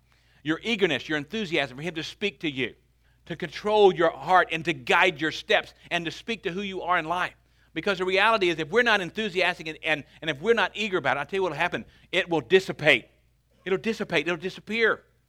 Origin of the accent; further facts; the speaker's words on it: Paris, Arkansas, United States; born there; I was born in Paris, Arkansas. It's a hole-in-the-wall place out in the country